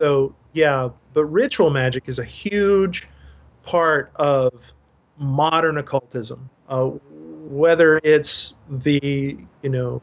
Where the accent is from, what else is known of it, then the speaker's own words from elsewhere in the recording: Dallas, Texas, United States; Robert Tilton, the minister from my hometown in Dallas